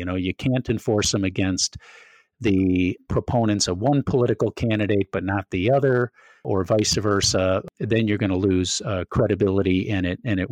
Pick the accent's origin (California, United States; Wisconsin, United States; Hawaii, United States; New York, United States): Wisconsin, United States; Louisiana, Washington, and Madison, Wisconsin, close to my hometown here.